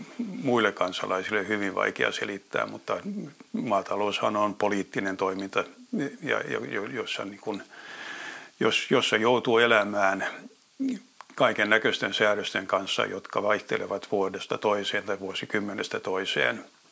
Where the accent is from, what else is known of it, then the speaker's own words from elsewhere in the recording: Helsinki, Uusimaa, Finland; Olen kasvanut Helsingissä ja käynyt koulun Helsingissä ja opiskellut kauppatieteitä Hankenissa ja elänyt ensimmäisen osan elämästäni Helsingissä.